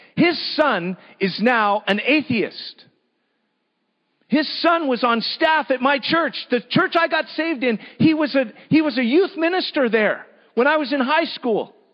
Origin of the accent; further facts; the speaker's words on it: United States; I come from America.